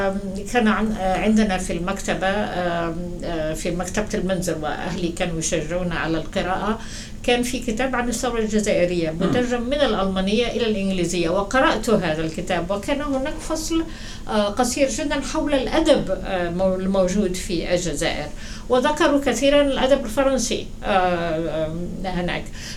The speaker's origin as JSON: {"language": "Arabic", "country": "Egypt", "tie": "born or raised there", "also_born_or_lived": "Palestine", "lives_now": "United States", "said": "عندي الإنسان طبعا الجنسية الفلسطينية أو الانتماء الفلسطيني فوق كل شيء لكن أيضا كبرت في مصر"}